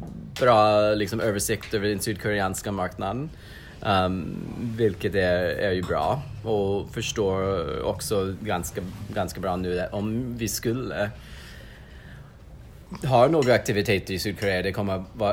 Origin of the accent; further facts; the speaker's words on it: United States; Swedish is a second language; also born or lived in Sweden; Jag är amerikan som har bott i Sverige.